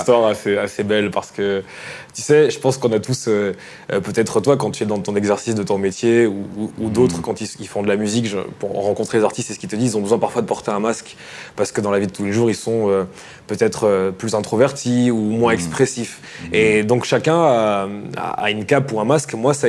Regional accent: Bondy, Île-de-France, France; born there; Oui, je suis né à Bondy dans le 93.

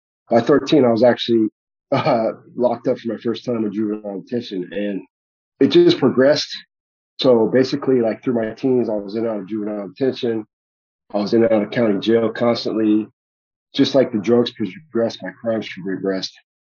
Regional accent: Florida, United States; But like I said, I'm from South Florida originally. And a lot of my, I mean, if you don't know, down there is like sober living home capital of the world.

